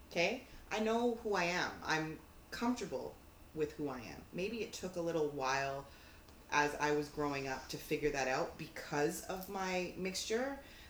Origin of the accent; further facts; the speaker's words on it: Brampton, Ontario, Canada; like I was born right down the street. Mm-hmm. So if somebody's asking me, I can say, well, I'm from Brampton. I'm from Canadian.